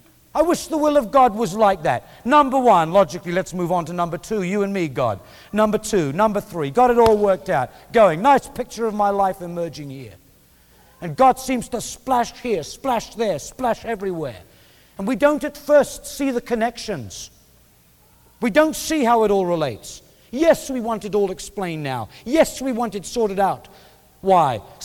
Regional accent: Scotland, United Kingdom; maybe I'm stupid and I'm Scottish

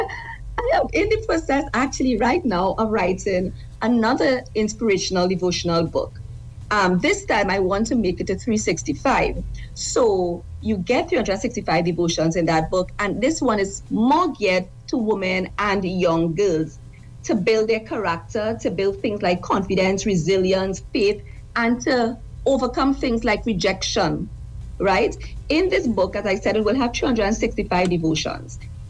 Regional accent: Mayaro, Mayaro–Rio Claro, Trinidad & Tobago; It is also available at JK's Bookstore in Mayaro, my hometown.

